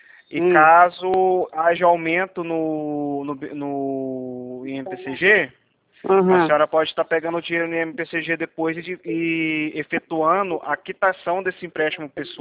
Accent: Goiás, Brazil; now in Campo Grande, Brazil; mas é porque eu sou de Goiás, mas eu tô falando aqui de Campo Grande, tá?

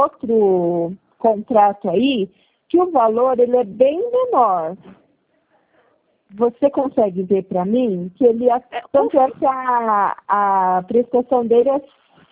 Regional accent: Santo André, São Paulo, Brazil; porque não tem no ABC aqui, porque eu sou de Santo André, né?

